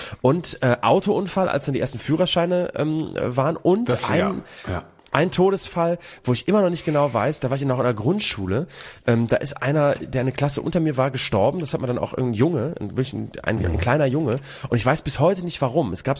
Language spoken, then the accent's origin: German; Bremen, Germany; moved away; bis ich aus Bremen raus war, bis 2005 oder sowas